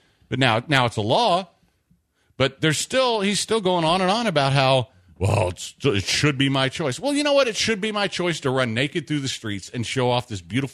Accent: United States; No, I made the decision on my own as an American with free will to wear a mask.

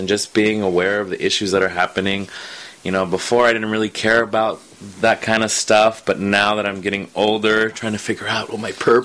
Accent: Las Vegas, Nevada, United States; Born and raised in Las Vegas, Nevada.

